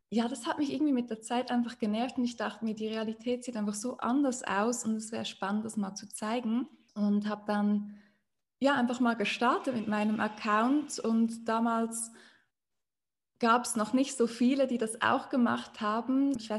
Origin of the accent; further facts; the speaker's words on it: Switzerland; German is a second language; Vielleicht hört man es, ich komme aus der Schweiz. Daher entschuldigt, wenn mein Deutsch nicht allzu gut ist. Ja, ich bin 28 Jahre alt